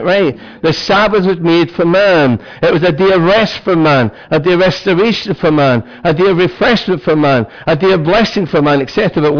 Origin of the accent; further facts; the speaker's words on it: Scotland, United Kingdom; Not because I'm a Scotsman.